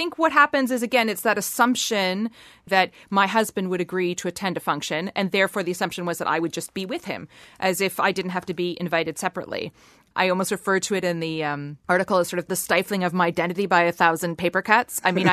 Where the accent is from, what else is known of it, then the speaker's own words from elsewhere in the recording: Canada; now in Iceland; I'm also an immigrant to Iceland. I grew up in Canada.